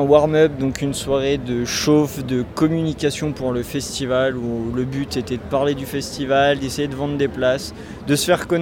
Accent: Oisem, France; il faut savoir qu'on est originaire de Oisem

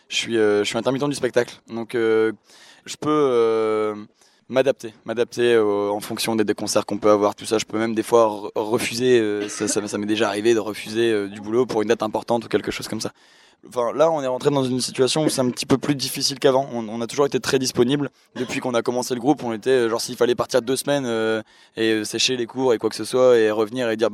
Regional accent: Maubeuge, Hauts-de-France, France; Nous, c'est une fierté, on vient de Maubeuge, carrément.

